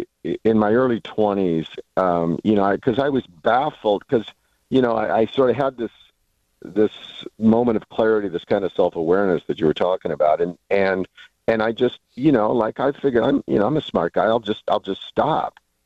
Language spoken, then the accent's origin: English; California, United States; I'm from San Francisco Bay Area originally, and we'd drive like 3 hours to Lake Tahoe in the winter to ski.